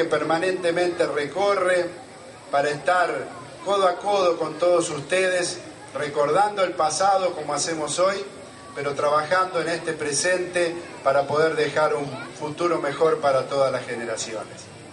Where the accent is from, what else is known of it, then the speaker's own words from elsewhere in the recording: Santa Fe, Argentina; el legado que tenemos que compartir con ustedes como santafesinos